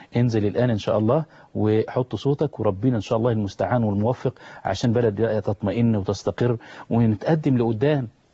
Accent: Egypt; بلدنا مصر

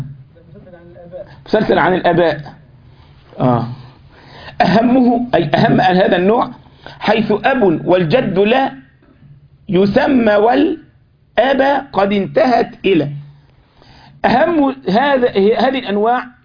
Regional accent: Egypt; انا مره من المرات عندنا في مصر

